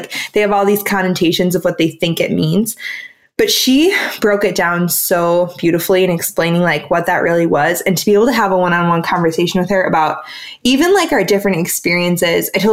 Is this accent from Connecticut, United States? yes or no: no; Madison, Wisconsin, United States; Like, I grew up in Madison, Wisconsin, which is hippie land.